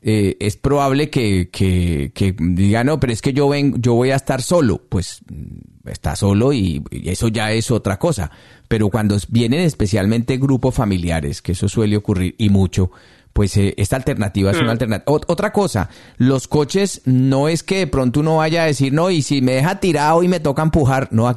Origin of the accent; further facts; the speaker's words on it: Ibagué, Tolima, Colombia; Ah, usted es paisana mía.